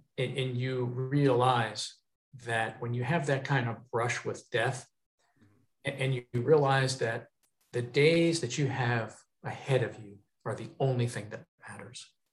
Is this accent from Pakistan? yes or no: no; Pennsylvania, United States; I'm from Pennsylvania, steel town, you know, that thing was filmed in Philadelphia.